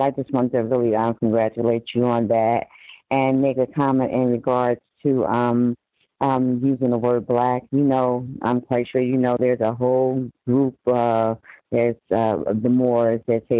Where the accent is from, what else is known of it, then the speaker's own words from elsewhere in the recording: South Orange, New Jersey, United States; When I'm originally from New Jersey, and over in South Orange, New Jersey, which is pretty upper class area.